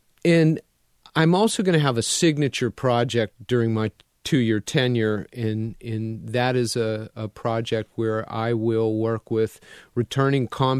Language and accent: English; Pittsburgh, Pennsylvania, United States; now in North Carolina, United States; I grew up in Pittsburgh, went to undergraduate and graduate school at the University of Pittsburgh.